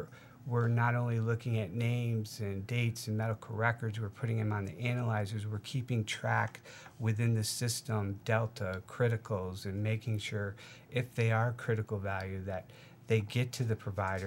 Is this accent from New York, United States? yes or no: yes; Saranac Lake, New York, United States; Went back to my hometown of Saranac Lake